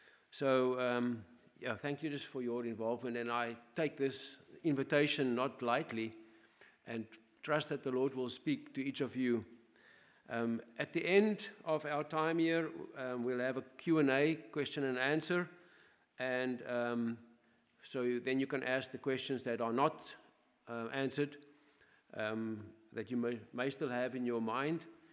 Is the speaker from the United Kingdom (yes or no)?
no; South Africa; moved away as an adult; now in United States; I was introduced as a South African, but I want to correct that. I'm a United States citizen for the past few months now.